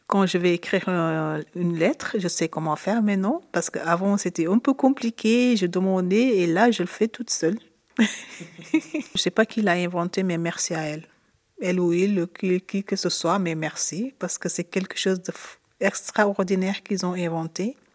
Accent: Italy; French is a second language; now in Switzerland; je viens d'Italie, je me suis installée ici en Suisse, ça fait maintenant 4 ans.

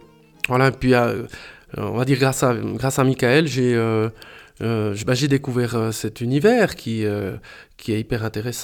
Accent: Switzerland; born there; J'ai des racines italiennes de par mon père et puis françaises de par ma maman, mais je suis né en Suisse.

